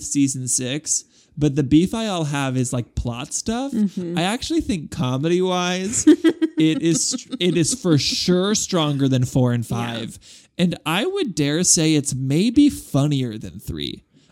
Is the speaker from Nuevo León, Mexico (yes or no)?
no; Guadalajara, Jalisco, Mexico; he, him. I'm from Guadalajara, Mexico.